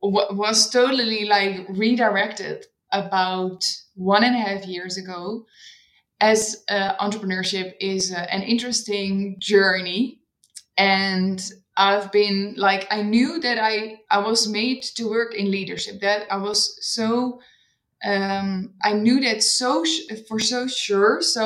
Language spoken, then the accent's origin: English; Netherlands; now in Berlin, Germany; which is sounds also very Dutch. So I'm from the Netherlands. I've been in Berlin like 3 years ago